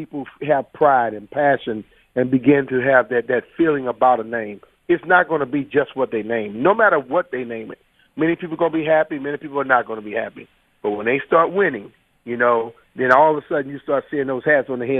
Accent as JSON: {"language": "English", "region": "Louisiana", "country": "United States", "said": "I came here from Louisiana."}